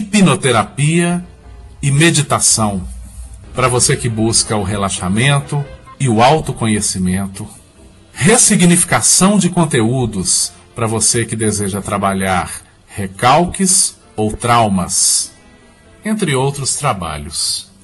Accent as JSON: {"language": "Portuguese", "town": "Sete Lagoas", "region": "Minas Gerais", "country": "Brazil", "tie": "born or raised there", "said": "eu faço uma homenagem à minha terra natal, minha terra querida, Sete Lagoas, Minas Gerais."}